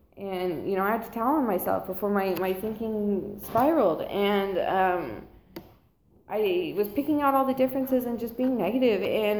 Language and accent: English; Colorado, United States; we're from Colorado, so some Coors Lights have to be in there.